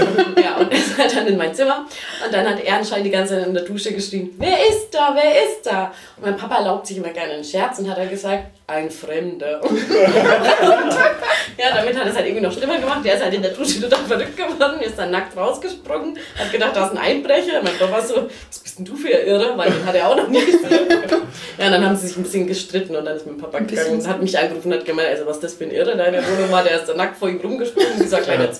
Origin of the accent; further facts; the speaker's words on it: Kronach, Bavaria, Germany; accent: Franconian; Soll ich es auf Fränkisch sagen?